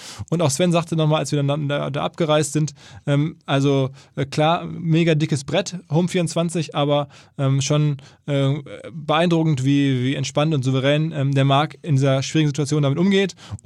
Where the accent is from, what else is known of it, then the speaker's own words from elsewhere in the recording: Essen, North Rhine-Westphalia, Germany; das Ruhrgebiet oder in meinem Falle einfach meine Heimat. Vor 40 Jahren in Essen auf die Welt gekommen